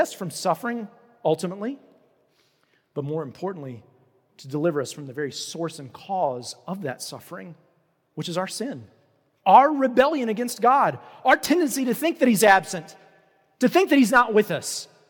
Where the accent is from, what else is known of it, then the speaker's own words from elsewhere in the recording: Roanoke, Virginia, United States; also born or lived in Raleigh-Durham; I grew up in Roanoke, and I love the people that I went to church